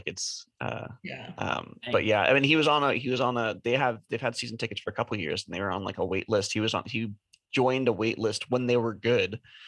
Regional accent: California, United States; So I was from the Bay Area. So there's the San Jose Sharks.

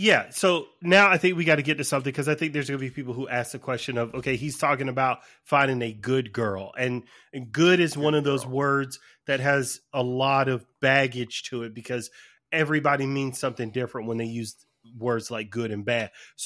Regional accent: Georgia, United States; like I'm from Georgia, so I know plenty of people who hunt.

